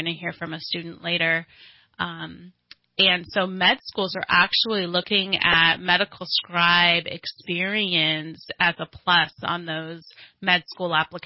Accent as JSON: {"language": "English", "town": "Trinity County", "region": "California", "country": "United States", "tie": "born or raised there", "said": "I am local to the community. I grew up in Trinity County and went to Shasta College before I transferred to university."}